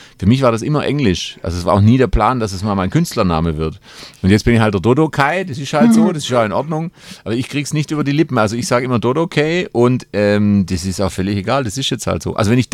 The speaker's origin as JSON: {"language": "German", "region": "Baden-Württemberg", "country": "Germany", "said": "bin halt irgendwie so als Schwaben-Comedian, als Schwabe-Comedian bekannt worden."}